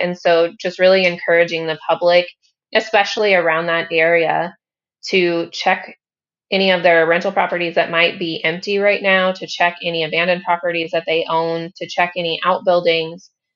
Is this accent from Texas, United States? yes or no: yes; Amarillo, Texas, United States; And then, of course, in Texas, we're from Amarillo, Texas. My mom lives in Lubbock, Texas.